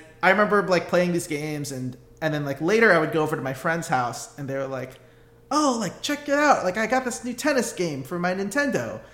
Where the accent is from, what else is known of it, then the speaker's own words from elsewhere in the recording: United States; It's like my family's from the Philippines. I'm Filipino American. I was born here in the U.S. and grew up here.